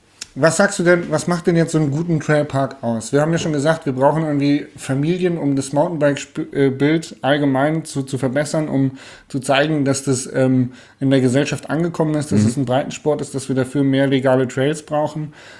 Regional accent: Hanover, Lower Saxony, Germany; ich bin ja Hannoveraner, ne?

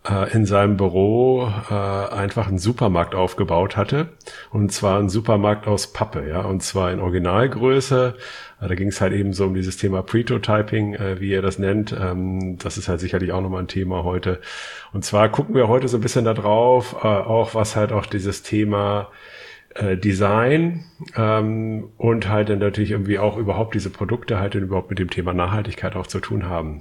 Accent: Hamburg, Germany; so ein paar Sachen kennen wir natürlich als Hamburger von Arne

